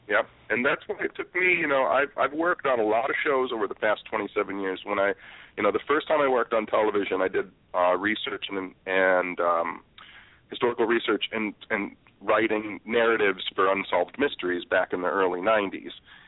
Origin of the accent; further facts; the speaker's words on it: Detroit, Michigan, United States; I grew up in and around Detroit my whole life, so I spent most of my life crawling around in abandoned buildings and abandoned houses